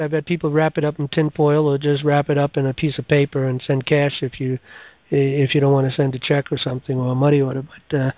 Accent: New York, United States; from Dutchess County

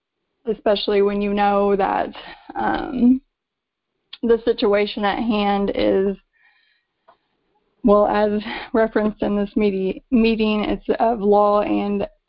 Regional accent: Illinois, United States; I am from Southern Illinois, Williamson County.

